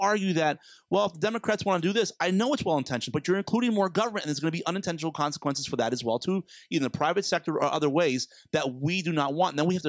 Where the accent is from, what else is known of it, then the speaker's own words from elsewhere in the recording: Florida, United States; It was both her and Representative Bartleman from Broward. I'm from Broward.